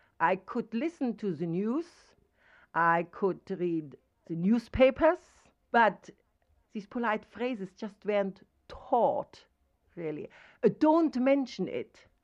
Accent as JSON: {"language": "English", "region": "Kaliningrad Oblast", "country": "Russia", "also_born_or_lived": "Munich", "second_language": "English", "moved": "yes", "lives_now": "Leeds, United Kingdom", "said": "Originally, I'm coming from East Prussia, now Kaliningrad. And being a refugee, we moved right across Germany and then ended up in Munich. And now I am living in Leeds."}